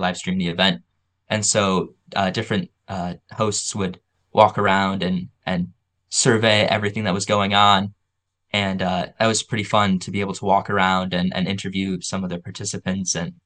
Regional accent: Michigan, United States; So I'm from Michigan, and Tennessee is about 10 hours, so it was always a bit far.

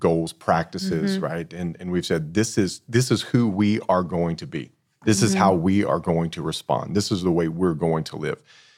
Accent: Louisiana, United States; I'm from Louisiana, right?

